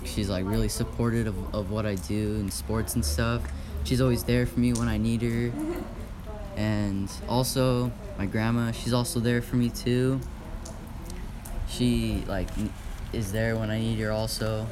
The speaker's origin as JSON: {"language": "English", "town": "Salinas", "region": "California", "country": "United States", "tie": "born there", "said": "I was born in Salinas, California, at Natividad Hospital near Creek Bridge."}